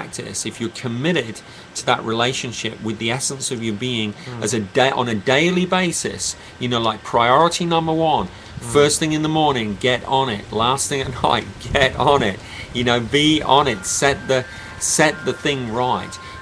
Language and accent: English; England, United Kingdom; We're English. We were born and raised in England.